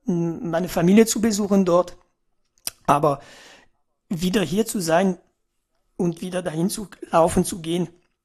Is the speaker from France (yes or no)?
yes; Centre-Val de Loire, France; Also als erste Stelle an der Loire würde ich tatsächlich an der Touraine gehen, weil es ist meine Heimat, da hängt das Herz einfach drin